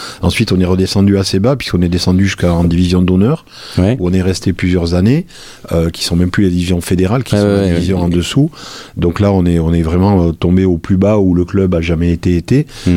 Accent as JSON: {"language": "French", "town": "Soustons", "region": "Nouvelle-Aquitaine", "country": "France", "tie": "born or raised there", "also_born_or_lived": "Paris", "said": "Je suis natif de Souston, donc j'ai joué au Souston, au rugby, toute ma jeunesse. Je suis passé pas mal d'années à Paris."}